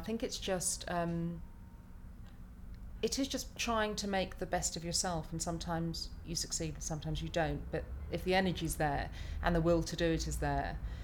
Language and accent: English; England, United Kingdom; first language German; English is a second language; also born or lived in London; And although I was born in England, I didn't speak English until I was four.